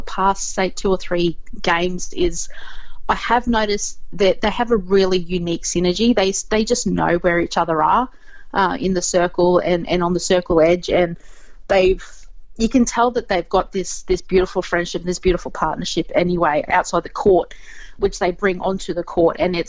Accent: Queensland, Australia; Like, I'm a Queenslander as well

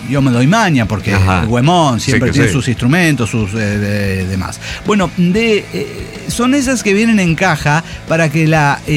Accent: Colombia; Pues soy colombiana y ya ustedes tienen unos códigos narrativos bien peculiares.

